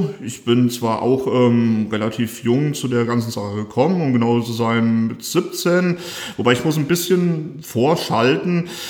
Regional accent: Fulda, Hesse, Germany; komme ursprünglich aus Fulda direkt. Und es hat mich auch bisher hier gehalten, habe ja nicht nur mein ganzes Jugendleben verbracht, beziehungsweise dann später auch jetzt mein berufliches Leben

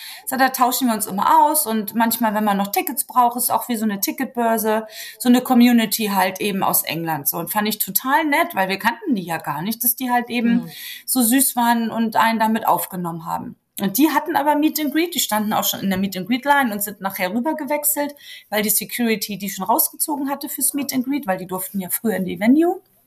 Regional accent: Germany; Naja, und ich gucke kein Trash-TV, ich komme aus Deutschland.

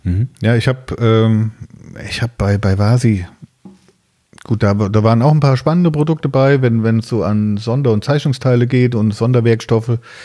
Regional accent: North Rhine-Westphalia, Germany; ich komme aus der Nähe von Siegen

